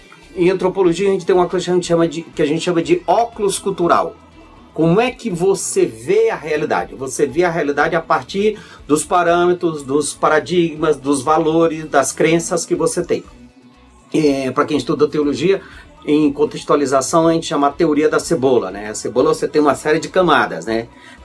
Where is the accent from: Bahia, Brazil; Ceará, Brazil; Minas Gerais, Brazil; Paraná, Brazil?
Ceará, Brazil; now in São Paulo, Brazil; eu sou do Ceará, tenho 56 anos... filho de pastor assembleiano, moro há 22 anos em São Paulo, nasci e me criei na Assembleia de Deus